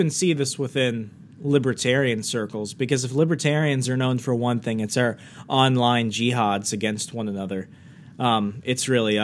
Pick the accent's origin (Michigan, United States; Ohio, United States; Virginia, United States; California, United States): Virginia, United States; you know, I grew up in Fairfax County. You know, we go blue at the spur of a moment